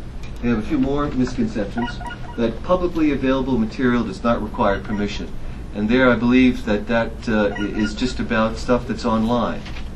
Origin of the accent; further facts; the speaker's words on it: Boston, Massachusetts, United States; I'm from Boston. It's hard to tell, but I am.